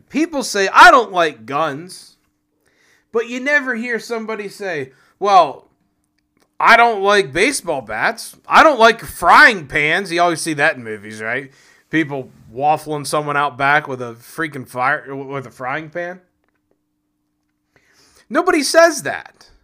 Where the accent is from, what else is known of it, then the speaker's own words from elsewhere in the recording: Pennsylvania, United States; And, you know, here in my home state of Pennsylvania, John Fetterman somehow won.